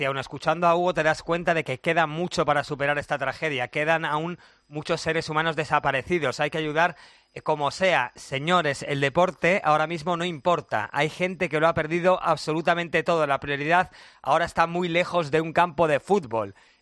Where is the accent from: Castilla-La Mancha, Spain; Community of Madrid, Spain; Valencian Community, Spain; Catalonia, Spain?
Valencian Community, Spain; Alfafar; Soy de Alfafar. Esto es el caos.